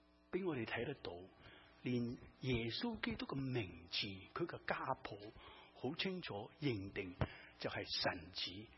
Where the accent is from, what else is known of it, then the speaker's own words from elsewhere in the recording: China; 给了提示你了，我们中国人是不是有姓有名的？